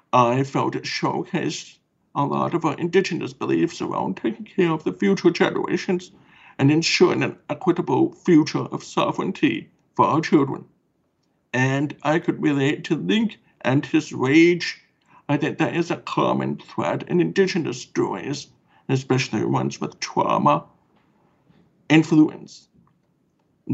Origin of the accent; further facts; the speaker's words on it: Kingston, Ontario, Canada; because I'm from Kingston, Ontario